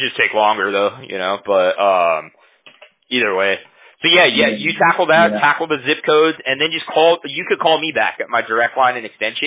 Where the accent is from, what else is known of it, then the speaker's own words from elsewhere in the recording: California, United States; So I'm from Orange County. I know Orange County has like a web portal